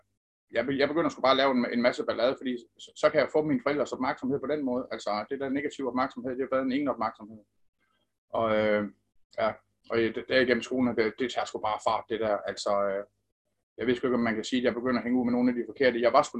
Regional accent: Randers, Central Denmark Region, Denmark; jeg er født og opvokset i Randers

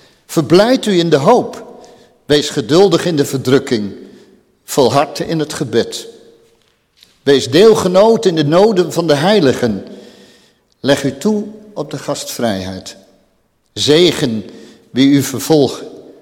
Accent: Haarlem, North Holland, Netherlands; Ik ben geboren en opgegroeid in Haarlem, in het westen. Als derde van een gezin van 6 kinderen.

